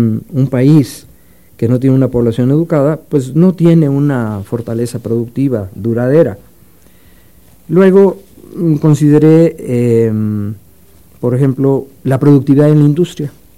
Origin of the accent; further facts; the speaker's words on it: Mexico; ¿Qué sería deseable como ciudadano mexicano? ¿Qué sería deseable que nosotros tuviéramos en este país?